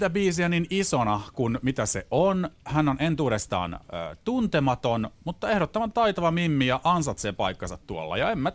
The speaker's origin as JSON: {"language": "Finnish", "town": "Helsinki", "region": "Uusimaa", "country": "Finland", "tie": "born or raised there", "said": "mä oon suomalainen ja helsinkiläinen."}